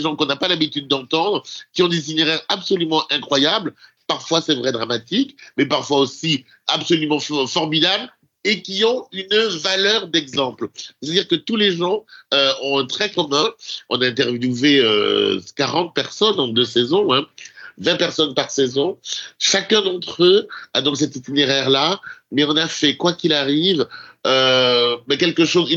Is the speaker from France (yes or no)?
yes; France; je suis togolais d'origine et dans le sud-ouest de la France, élevé dans la religion catholique